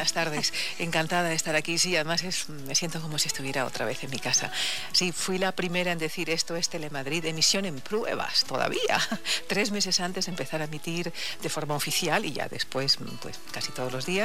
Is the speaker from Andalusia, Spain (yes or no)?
no; Canary Islands, Spain; cuando yo hablaba en Canarias, yo soy canaria, toda mi familia la tengo allá